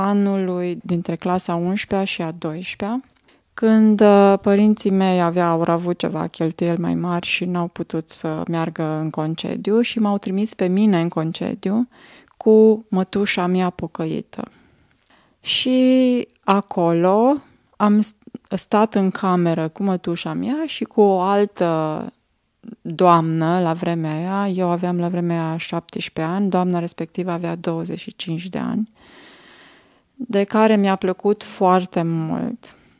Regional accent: Bicaz, Neamț County, Romania; moved away; also born or lived in Alba Iulia; Părinții mei împreună cu noi, cu mine și fratele meu, mai am un frate mai mare, ne-am mutat de la Bicaz din Moldova în Alba Iulia.

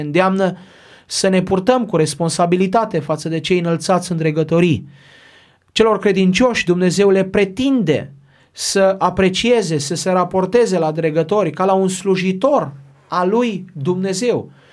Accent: Romania

